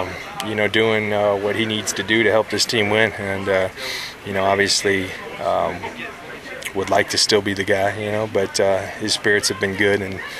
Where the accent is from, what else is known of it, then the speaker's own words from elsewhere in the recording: San Diego, California, United States; I grew up in San Diego watching Marcus Allen play, and so that was like my hero.